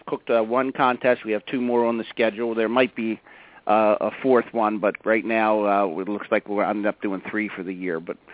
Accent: Maryland, United States; because it was filmed in Annapolis and I was from Maryland, I think they kind of try to get a local guy.

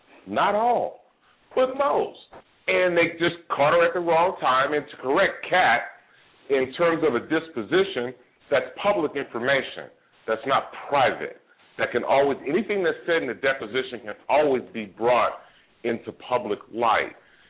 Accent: California, United States; now in Atlanta, United States; I live in Atlanta, Georgia. I'm not from Atlanta, Georgia. I've been here since 2002. I'm from the Bay Area.

